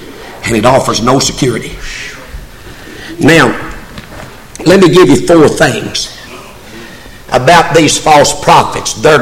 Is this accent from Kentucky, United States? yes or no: yes; Kentucky, United States; Hey, I'm from Eastern Kentucky. I know what welfareism has done.